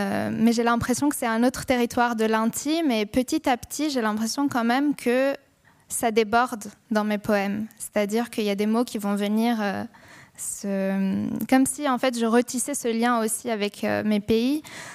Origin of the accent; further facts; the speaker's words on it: Epirus, Greece; en Grèce, donc faire les deux mois, juillet, août, chez ma yaya, dans le nord-ouest. Moi, je viens d'Épire, dans un petit village.